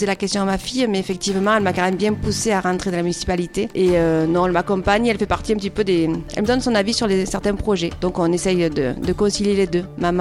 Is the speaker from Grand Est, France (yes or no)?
no; Aubignan, Provence-Alpes-Côte d'Azur, France; parce que je suis d'Aubignan, que je connais bien mon village